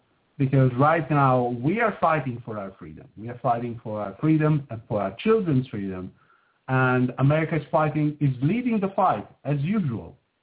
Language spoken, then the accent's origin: English; Tuscany, Italy; moved away as an adult; I was living, I was born in Tuscany in the middle of, between Pisa and Florence. I was there for most of my life.